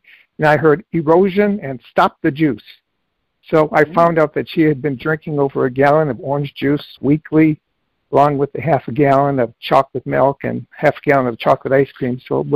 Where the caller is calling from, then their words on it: Birmingham, Michigan, United States; Okay, I'm calling from Birmingham, Michigan.